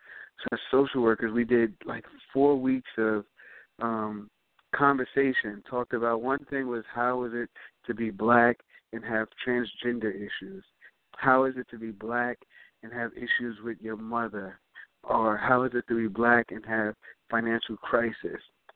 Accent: Mount Vernon, United States; So right now I'm in Mount Vernon, which is my hometown.

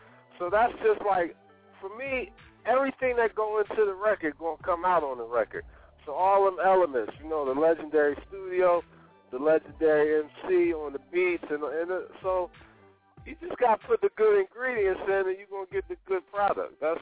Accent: Philadelphia, Pennsylvania, United States; So, you know, I'm from North Philadelphia, right?

